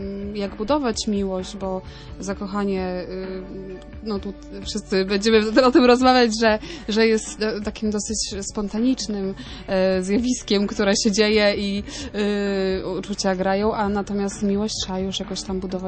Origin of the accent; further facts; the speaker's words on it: Bydgoszcz, Kuyavian-Pomeranian Voivodeship, Poland; jesteśmy z Bydgoszczy, więc mieliśmy bardzo daleko.